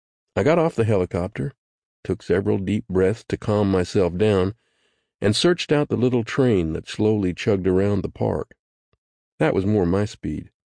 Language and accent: English; Paducah, Kentucky, United States; I loved to go to Noble Park, a 135-acre picturesque public property that includes a 5-acre lake in my hometown of Paducah, Kentucky.